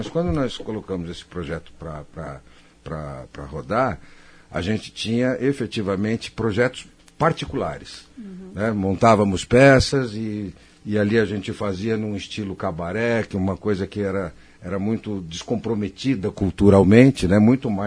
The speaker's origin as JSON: {"language": "Portuguese", "region": "São Paulo", "country": "Brazil", "moved": "as an adult", "lives_now": "Maringá, Brazil", "said": "eu cheguei aqui em Maringá, sou de São Paulo, cheguei aqui em Maringá em 99 para abrir um restaurante"}